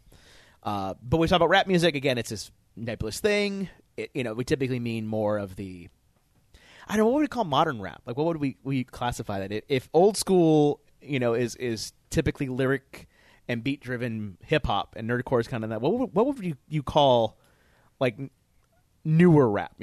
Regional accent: New York City, New York, United States; I come from Brooklyn.

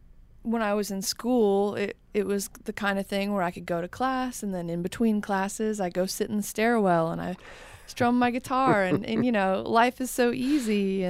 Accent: Macon, Georgia, United States; I'm from Macon, Georgia, so every time the radio came on in the car, it was country.

